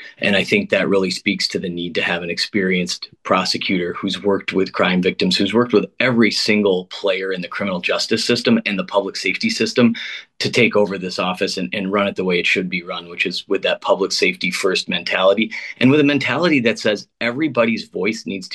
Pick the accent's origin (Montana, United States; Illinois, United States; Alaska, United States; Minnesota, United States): Minnesota, United States; Hopkins; now in Minneapolis, United States; Hennepin County has been my home forever, boys. I grew up in Hopkins. I'm raising my kids here. We live in Minneapolis.